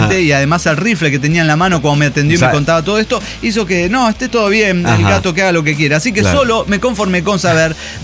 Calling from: Ferrara, Emilia-Romagna, Italy; desde Ferrara, Italia

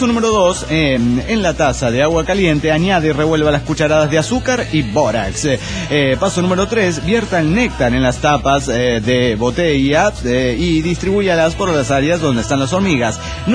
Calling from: Mexico City, Mexico; del DF Mexicano.

